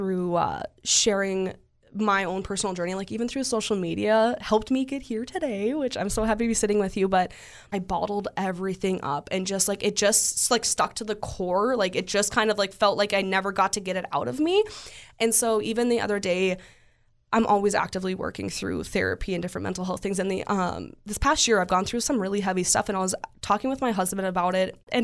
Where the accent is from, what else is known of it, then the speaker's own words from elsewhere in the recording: United States; moved away as an adult; now in Canada; but I'm originally from the States.